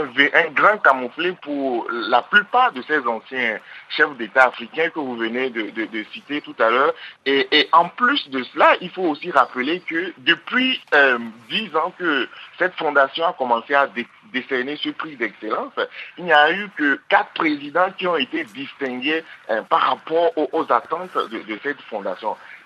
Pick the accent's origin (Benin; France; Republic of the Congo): Benin; puisque moi-même je suis béninois